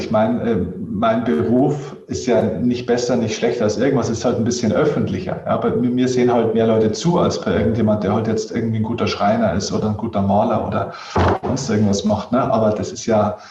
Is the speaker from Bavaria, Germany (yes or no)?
yes; Bavaria, Germany; ich bin sogar aus Niederbayern.